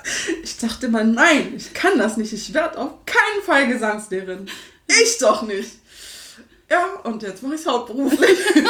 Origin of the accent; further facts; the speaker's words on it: Berlin, Germany; Ich komme aus Berlin ursprünglich.